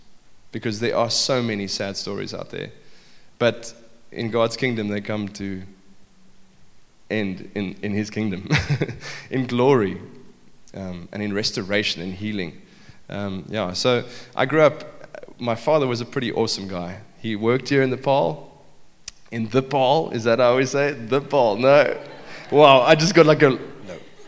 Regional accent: South Africa; But I end up in places where people are really shocked that I'm English.

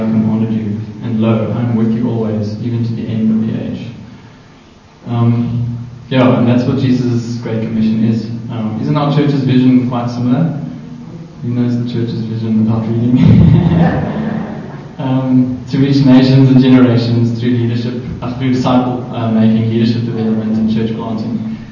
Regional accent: Secunda, Mpumalanga, South Africa; We're all together, and I'm from Secunda.

